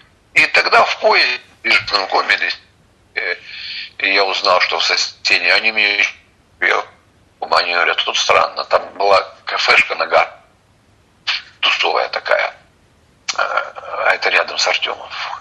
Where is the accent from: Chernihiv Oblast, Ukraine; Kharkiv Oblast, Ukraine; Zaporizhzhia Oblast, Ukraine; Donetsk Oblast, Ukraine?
Kharkiv Oblast, Ukraine; Kharkiv; я приехал из Харькова